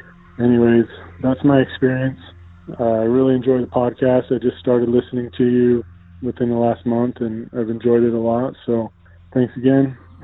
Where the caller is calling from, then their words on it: Provo, Utah, United States; I'm calling from Provo, Utah.